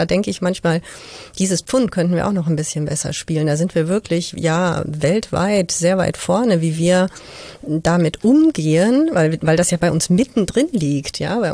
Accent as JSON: {"language": "German", "town": "Cologne", "region": "North Rhine-Westphalia", "country": "Germany", "said": "Ich bin Kölnerin."}